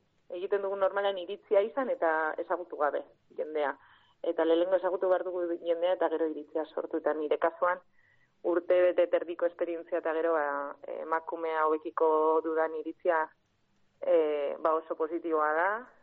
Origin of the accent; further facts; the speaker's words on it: Amorebieta-Etxano, Basque Country, Spain; behintzat Bilbon, Zornotzan, nire herrian